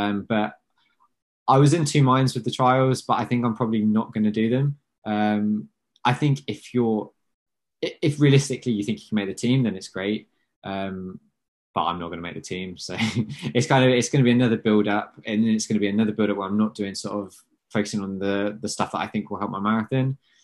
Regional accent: United Kingdom; I think it's definitely being British is the biggest event in the country.

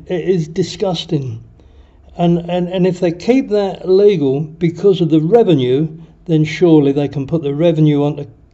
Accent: England, United Kingdom; moved away as an adult; now in Thailand; I'm English. I retired in Thailand.

